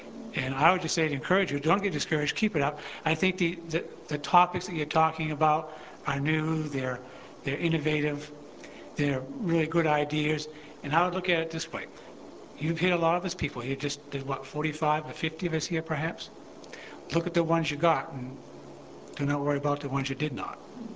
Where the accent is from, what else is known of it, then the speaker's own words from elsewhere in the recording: New Hampshire, United States; And I'm from New Hampshire, and I spent 15 hours getting here yesterday.